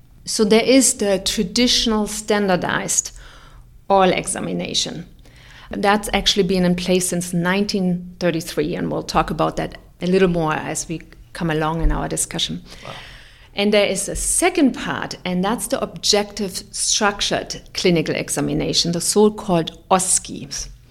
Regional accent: Germany; moved away as an adult; Originally, though, I'm from Germany. I went to medical school there

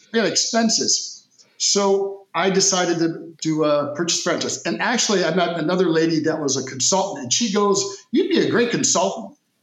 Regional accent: Midwest, United States; I grew up in the Midwest. Very concerned family.

